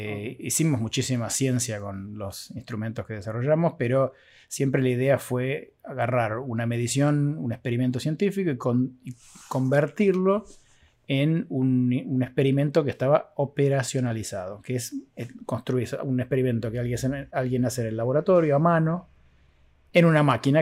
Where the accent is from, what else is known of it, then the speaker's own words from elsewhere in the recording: Argentina; moved away as an adult; now in United States; Yo llegué de Argentina con una licenciatura.